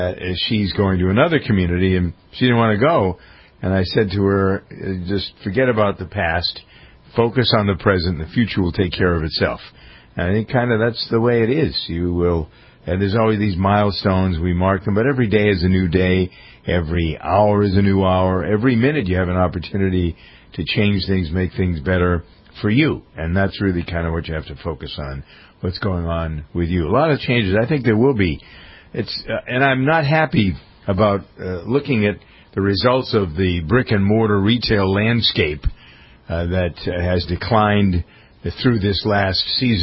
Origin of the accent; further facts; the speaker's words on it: Framingham, Massachusetts, United States; I sent a note to a friend of mine who's leaving a job in my hometown of Framingham